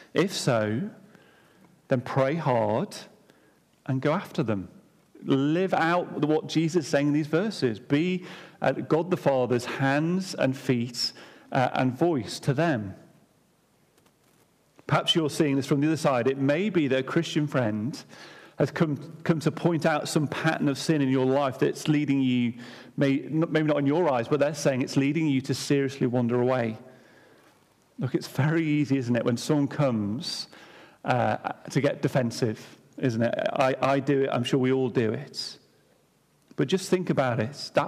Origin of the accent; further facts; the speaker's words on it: United Kingdom; We often think to ourselves, well, being quite British, it's not my business.